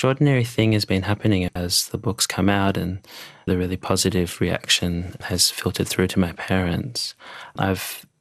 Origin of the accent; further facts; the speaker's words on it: Australia; being Australian and growing up in Australia